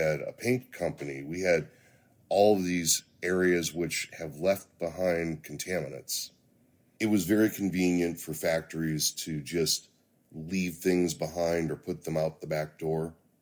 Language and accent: English; St. Louis, Missouri, United States; I'm from Northwest County, St. Louis. We were, post-World War II, the industrial base for Missouri.